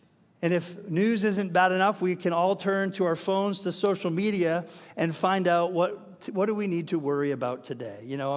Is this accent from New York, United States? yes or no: no; North Berwick, Maine, United States; also born or lived in Texas; I grew up in North Berwick, just south of here.